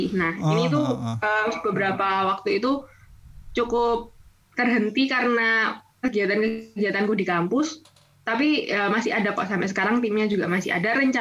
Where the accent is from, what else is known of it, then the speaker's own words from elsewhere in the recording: Banyuwangi, East Java, Indonesia; also born or lived in Surabaya; lahir di Surabaya, besar di Banyuwangi, terus sekarang kuliah akhirnya balik lagi tinggal di Surabaya.